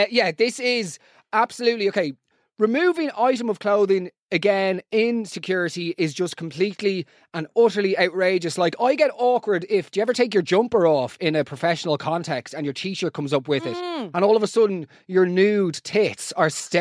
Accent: Ireland; As Irish people, we have a national disability when it comes to knowing how to behave on escalators and in the wider world.

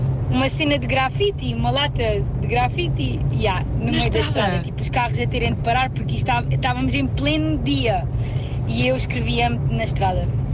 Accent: Algarve, Portugal; sou do Algarve.

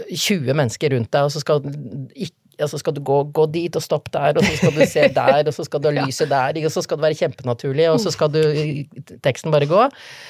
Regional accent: Oslo, Norway; for jeg flyttet tilbake til Oslo når, etter at faren min døde, jeg ville være nærmere, altså jeg kommer fra Oslo, så før eller siden så vil man hjem.

